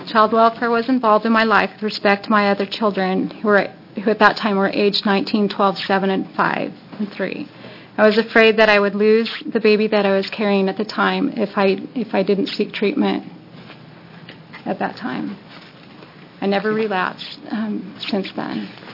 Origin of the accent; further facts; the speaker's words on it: Corvallis, Oregon, United States; I'm from Corvallis, Oregon.